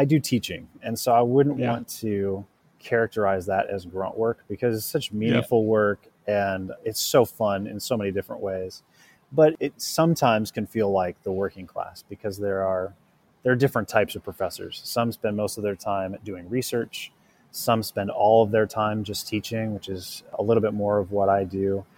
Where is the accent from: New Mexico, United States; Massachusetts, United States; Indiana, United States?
Indiana, United States; I'm a Hoosier. So I was born in the Midwest or the Heartland, if that suits you better, and spent my whole childhood there. So lived in the same town and surrounded by corn and bean fields in Indiana.